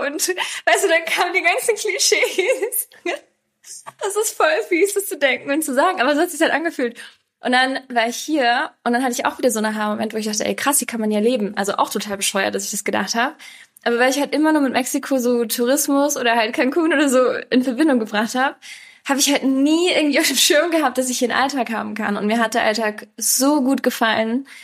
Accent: Munich, Bavaria, Germany; now in Mexico; Also ich bin in München geboren und mein Papa ist aus Argentinien und meine Mama ist Deutsche. Das heißt, ich habe manchmal ein bisschen geschummelt, habe ich das Gefühl, weil ich halt schon seit klein auf mit 2 Kulturen aufgewachsen bin.

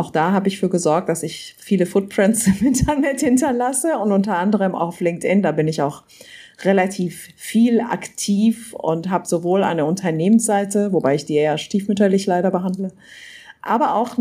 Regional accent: Iran; ich bin ja im Iran aufgewachsen. Das ist auch ein Teil des Orients.

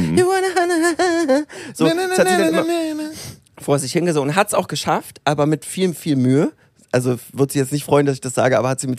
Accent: Northern Germany, Germany; Oder wie man bei uns im Norden sagt... Krüsch.

